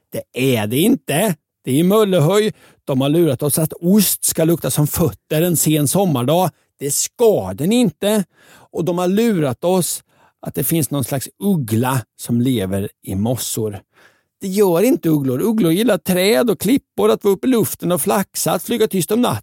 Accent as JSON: {"language": "Swedish", "town": "Linköping", "region": "Östergötland", "country": "Sweden", "tie": "born or raised there", "said": "Jag har hört det flera gånger under min uppväxt i Linköping."}